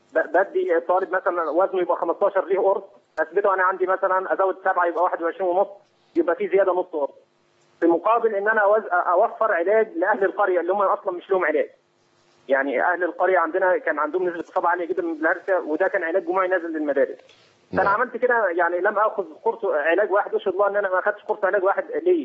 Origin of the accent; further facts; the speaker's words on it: Egypt; أنا كنت أعمل موظف في وزارة الصحة عندنا في مصر.